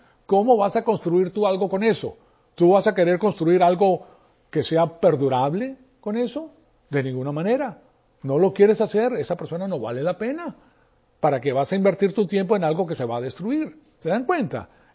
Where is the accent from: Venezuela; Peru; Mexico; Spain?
Mexico; Si yo soy mexicano, mucha honra, ¿qué pasa?